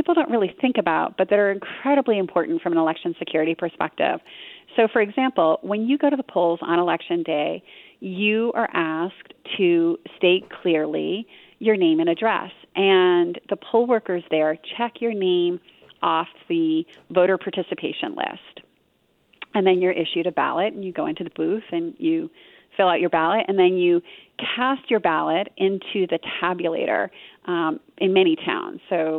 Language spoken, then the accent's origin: English; Ellsworth, United States; with my hometown Rotary, the Ellsworth Rotary.